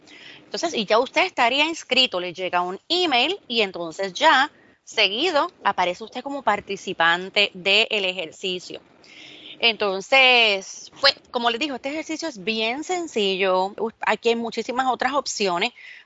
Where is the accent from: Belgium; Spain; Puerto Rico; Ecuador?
Puerto Rico; Mayagüez; vamos a entrar a Mayagüez, ¿verdad? Porque somos de Mayagüez.